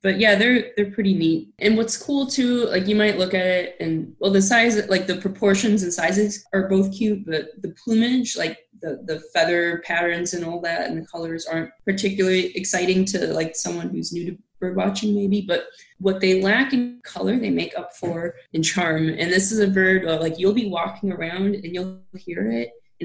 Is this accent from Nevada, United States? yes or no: no; Minnesota, United States; And in my home state of Minnesota, it's less than 1%.